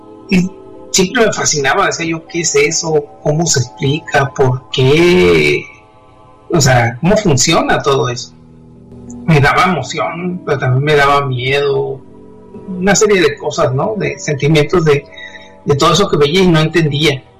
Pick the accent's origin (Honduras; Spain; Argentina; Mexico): Mexico; Hermosillo, Sonora; also born or lived in Ensenada; terminé en mi ciudad natal, en Hermosillo, donde soy profesor de la Universidad de Sonora.